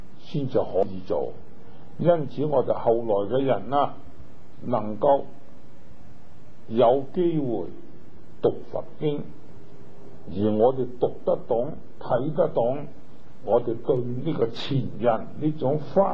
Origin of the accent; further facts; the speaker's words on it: China; 才可以我們中國人呢有咁嘅恩缘